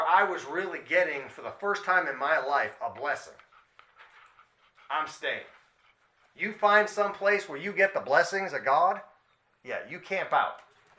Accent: New Hampshire, United States; moved away as an adult; now in Missouri, United States; I wasn't originally from this area or from Missouri. I grew up in New Hampshire.

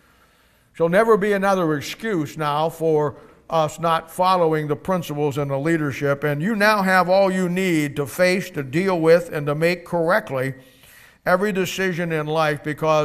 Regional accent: Kansas City, Missouri, United States; I'd say, I'm from Kansas City.

